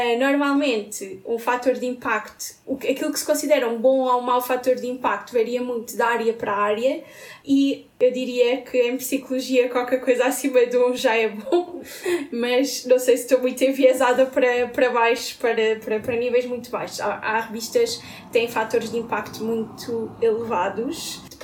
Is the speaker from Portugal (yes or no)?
yes; Portugal; se nós somos de Portugal e publicamos numa revista brasileira, isso já conta como uma revista estrangeira.